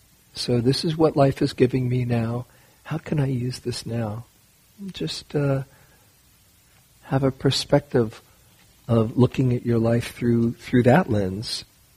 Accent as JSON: {"language": "English", "town": "New York City", "region": "New York", "country": "United States", "tie": "born or raised there", "said": "I grew up in New York City, and sometimes it would be fun to be in the last car of the train"}